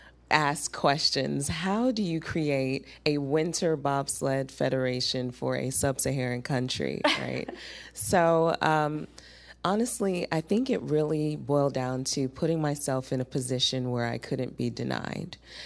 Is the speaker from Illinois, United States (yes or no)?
yes; Chicago, Illinois, United States; now in Houston, United States; I am a first-generation Nigerian here in the U.S., born and raised in Chicago, but been in Houston for about 15 years now.